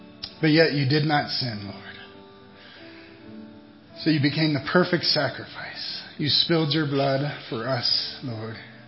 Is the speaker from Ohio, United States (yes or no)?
yes; Ohio, United States; accent: Ohio; So my Ohio accent, maybe I'll just keep it nice and even-tempered and everything.